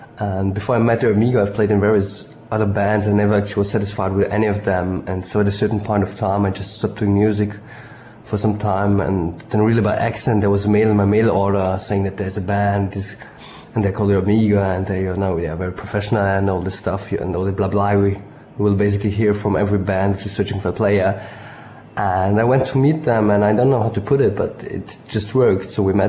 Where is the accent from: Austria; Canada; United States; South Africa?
Austria; English is a second language; We are all from Austria, so we're not talking that much English, and so English will be, let's say, just off perfect.